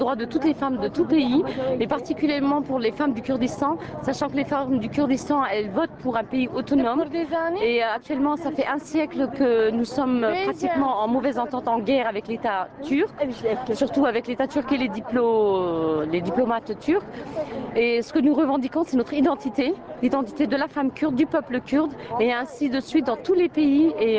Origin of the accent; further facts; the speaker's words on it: Grand Est, France; Nous venons de France, dans la région de Moselle et d'Alsace.